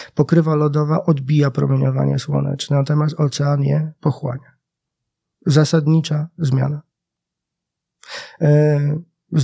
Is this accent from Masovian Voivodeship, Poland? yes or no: no; Lublin, Lublin Voivodeship, Poland; Ja pochodzę z Lublina